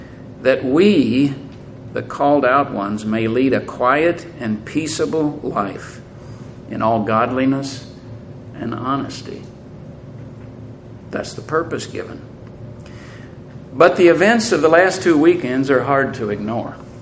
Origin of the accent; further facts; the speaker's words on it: Canada; You know, being Canadian, we'll jump in.